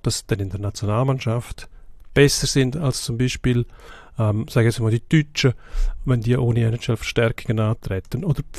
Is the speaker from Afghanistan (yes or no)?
no; Switzerland; als Schweizer